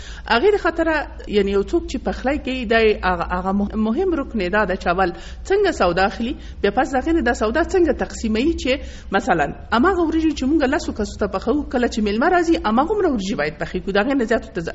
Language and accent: Pashto; Nangarhar, Afghanistan; زه چون د ننګرهار یم